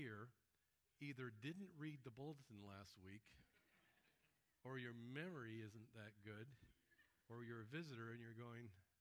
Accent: Arizona, United States; growing up in Arizona, I've never seen water.

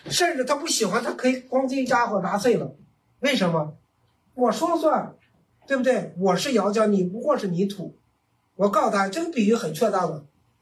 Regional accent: China; 你可以做我们喝的，我们中国人喝茶的壶

